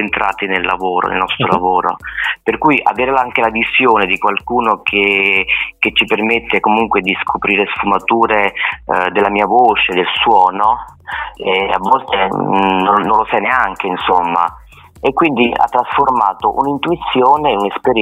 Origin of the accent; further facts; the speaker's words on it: Campania, Italy; Le mie radici campane, io sono campano